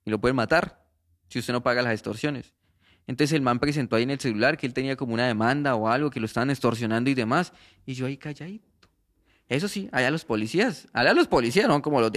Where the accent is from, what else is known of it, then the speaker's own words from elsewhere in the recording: Colombia; tuve una experiencia como colombiano